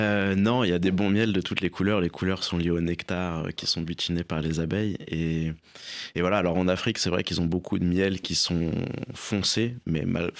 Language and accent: French; France; chez nous, en France, je parle.